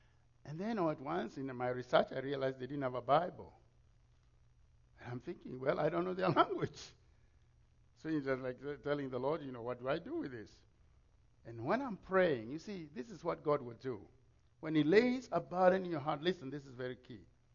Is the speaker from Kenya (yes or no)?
yes; Kenya; I didn't even know they existed. And I'm from Kenya.